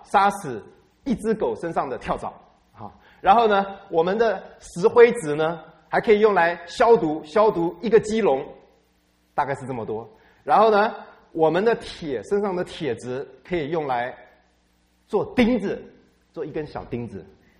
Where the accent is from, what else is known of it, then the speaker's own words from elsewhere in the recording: China; 我们中国人常常把我们的身体呢用三个字来代表啊